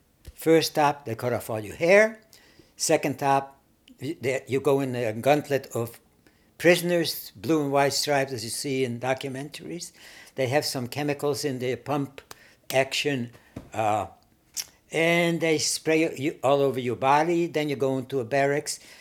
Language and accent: English; Berehove, Zakarpattia Oblast, Ukraine; He looks at the sheet of the new arrivals of Jews from eastern part of Hungary, my hometown of Beregszász.